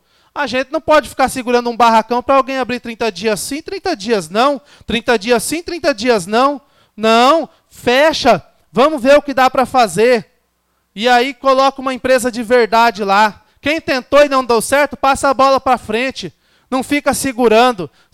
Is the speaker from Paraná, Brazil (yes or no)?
yes; Itaúna do Sul, Paraná, Brazil; eu cresci no município de Itaúna, sou de Itaúna do Sul